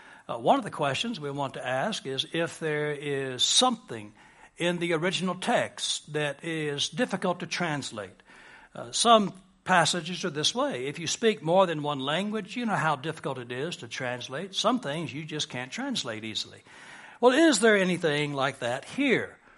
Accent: Dallas, Texas, United States; Growing up in Dallas, Texas, my church was downtown, so I saw big buildings being built quite often.

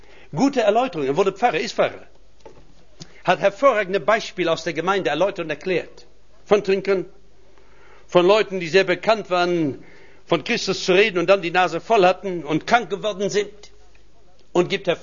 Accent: Berlin, Germany; Ich komme eigentlich aus Berlin.

